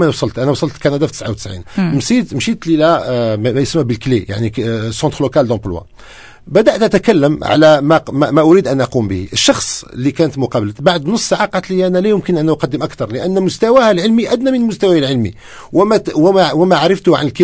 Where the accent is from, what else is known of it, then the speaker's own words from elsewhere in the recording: Algeria; now in Montreal, Canada; أنا أصل من الجزائر بشهادة مهندس جزائري